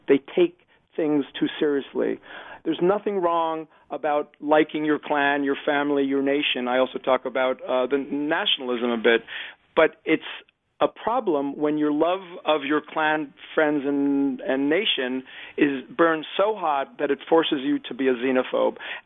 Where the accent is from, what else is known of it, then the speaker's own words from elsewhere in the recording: Israel; I grew up in Israel.